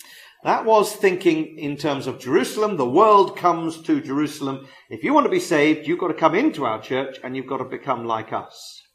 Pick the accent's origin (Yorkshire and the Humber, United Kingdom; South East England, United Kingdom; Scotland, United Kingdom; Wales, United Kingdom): South East England, United Kingdom; But I grew up in Surrey, in a Gospel Standard Strict Baptist church, if that means anything to you.